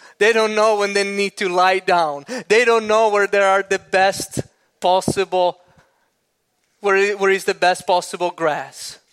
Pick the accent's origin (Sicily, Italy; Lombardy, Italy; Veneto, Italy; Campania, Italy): Sicily, Italy; now in Minnesota, United States; we went to Sicily, my hometown, near Sicily, the region where I was born, and then very close by to my hometown in the south of Sicily. So we are just about pretty close to North Africa.